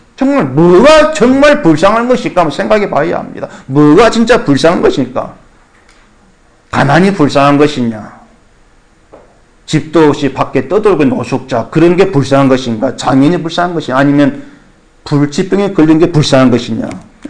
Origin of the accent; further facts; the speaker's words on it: Suncheon, South Jeolla, South Korea; 그 동생 시아버지가 그 고향 순천서 굉장히 부자입니다